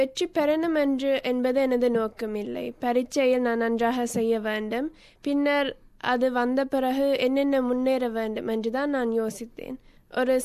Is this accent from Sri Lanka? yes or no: yes; Sri Lanka; now in Australia; எனது பூர்வீகம் இலங்கையாகும். ஒரு 2011 நாம் ஆஸ்திரேலியாவுக்கு புலம்பெயர்ந்தோம்.